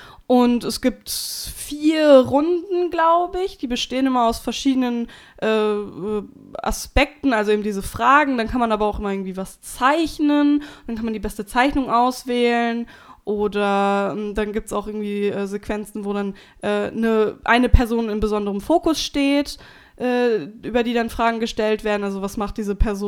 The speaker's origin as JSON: {"language": "German", "region": "North Rhine-Westphalia", "country": "Germany", "said": "Ich komme aus Westfalen, was soll ich sagen?"}